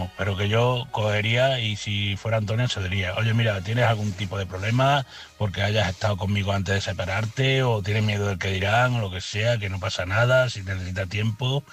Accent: Badajoz, Extremadura, Spain; soy de Badajoz.

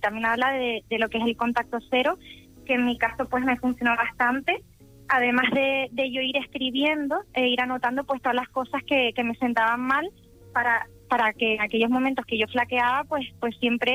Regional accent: Santa Cruz de Tenerife, Canary Islands, Spain; Yo soy de Santa Cruz de Tenerife.

